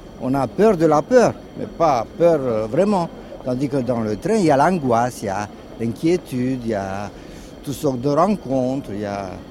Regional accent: Romania; j'ai presque 60 ans, c'est... c'est beaucoup d'années. C'est aussi les gares de Roumanie, d'où je viens

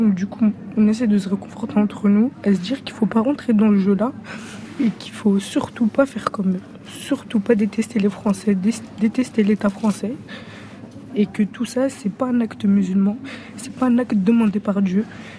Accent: Rennes, Brittany, France; et je viens de Rennes, du Blon. Et j'ai 18 ans et je suis en fac d'histoire.

